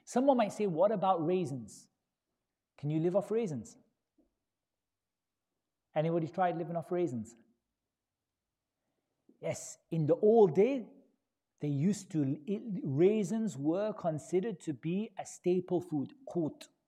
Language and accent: English; United Kingdom; I'm English, right? But I'm Muslim, right?